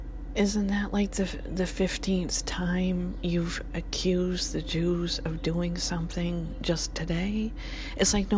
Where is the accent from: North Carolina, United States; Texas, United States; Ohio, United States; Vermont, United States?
Vermont, United States; Burlington; And so, when I went to UVM, I grew up in Burlington.